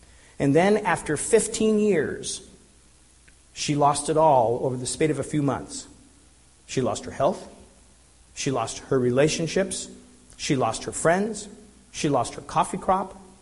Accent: Denver, Colorado, United States; I'm from Denver, and I used to like to go outside of town around Golden and places and go into the caves, natural occurring caves.

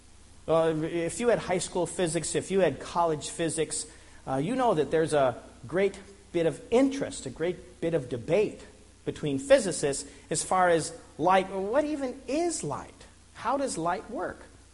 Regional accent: Denver, Colorado, United States; I grew up in Denver, and kind of a favorite field trip was to go down to the Denver Mint.

